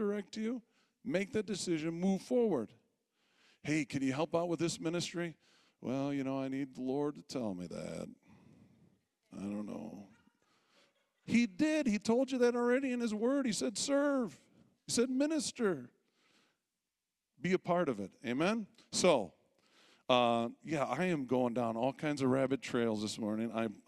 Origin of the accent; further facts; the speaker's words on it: Rustenburg, North West, South Africa; we're from South Africa. It's not a region. It is a country. And we stay in a little place called Rustenburg. Rustenburg is that starburst there. You can see it up. We're about an hour and 15 minutes west of Johannesburg